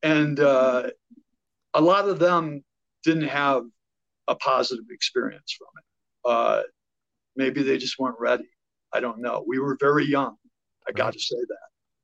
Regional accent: Toledo, Ohio, United States; moved away as an adult; now in Boulder, United States; I guess I grew up in Toledo, Ohio, Rust Belt town. I left there about 1978 to join the Air Force and went to the medical squadron.

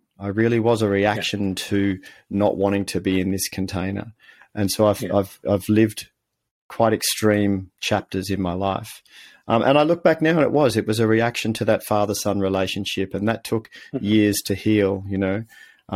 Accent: Melbourne, Victoria, Australia; also born or lived in Netherlands / England; I was born in Holland, 1 year in England, and then we moved out to a new suburb in the city of Melbourne in Australia.

